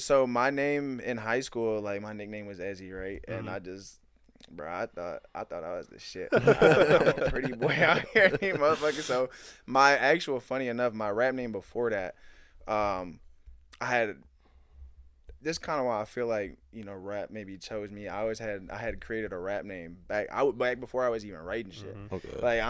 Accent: Saginaw, Michigan, United States; also born or lived in Midland; I'm from Michigan, like we said. Saginaw, fucking was young. I've been kind of back and forth between Saginaw, Midland.

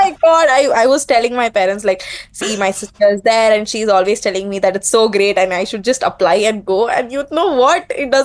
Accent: South India, India; I am from South India.

